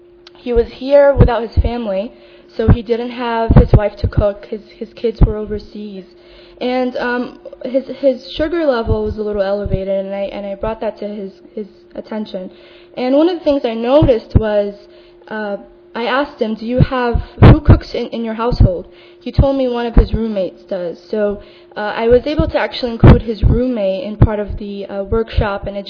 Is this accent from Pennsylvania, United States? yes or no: no; Connecticut, United States; I'm actually from Connecticut.